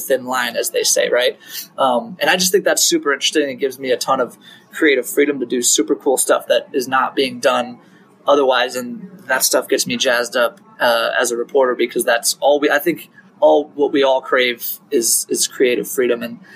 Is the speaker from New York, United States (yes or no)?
no; Cleveland, Ohio, United States; So I grew up in Cleveland for the most part. I graduated from Willoughby South High School. I went to Ohio University.